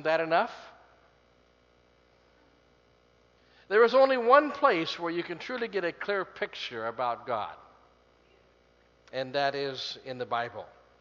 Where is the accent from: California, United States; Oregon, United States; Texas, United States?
Oregon, United States; Portland; a survey was taken in my hometown of Portland, Oregon.